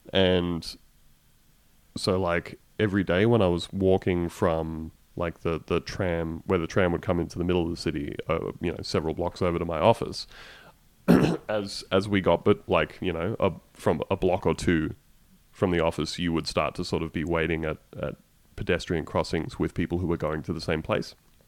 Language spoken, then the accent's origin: English; Canberra, Australian Capital Territory, Australia; moved away as an adult; now in Melbourne, Australia; I grew up in Canberra and I didn't move to Melbourne until I was, like, in my mid-20s.